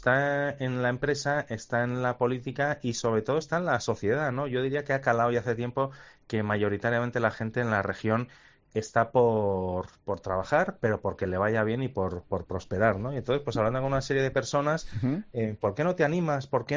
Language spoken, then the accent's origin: Spanish; Barcelona, Catalonia, Spain; Y además yo soy de Barcelona y yo siempre digo que tengo doble sensibilidad, ¿no? Y que conozco muy bien los dos lugares.